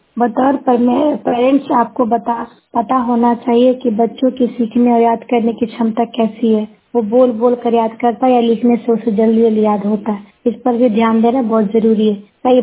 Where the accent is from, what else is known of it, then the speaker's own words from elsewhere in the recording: India; और मैं हिस्सा प्रखंड से हूँ।